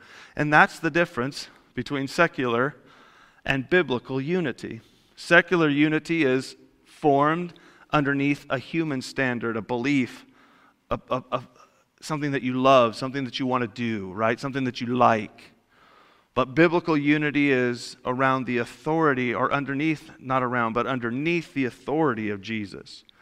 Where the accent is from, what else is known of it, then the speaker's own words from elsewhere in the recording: El Monte, California, United States; like, in where I grew up in El Monte, that's where the Hispanic gang members hung out that were in high school.